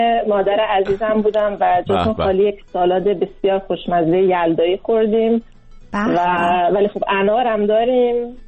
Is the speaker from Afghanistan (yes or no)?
no; Sweden; من در سوئد بزرگ شدم و ما اینجا در سوئد، اینجا سوئد همه چیز برعکس ایرانه